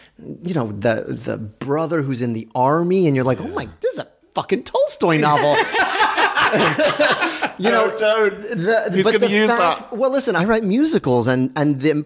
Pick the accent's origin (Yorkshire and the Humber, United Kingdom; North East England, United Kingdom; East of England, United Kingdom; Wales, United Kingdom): Wales, United Kingdom; Cardiff; Thank you for coming to my hometown of Cardiff, Wales.